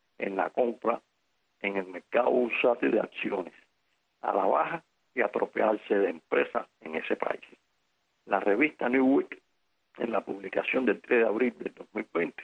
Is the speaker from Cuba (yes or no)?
yes; Cuba; como cubanos debemos estar orgullosos